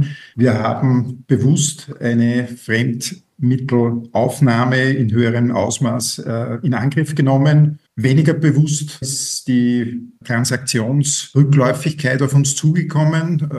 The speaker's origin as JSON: {"language": "German", "town": "Linz", "region": "Upper Austria", "country": "Austria", "said": "Ich komme aus Linz"}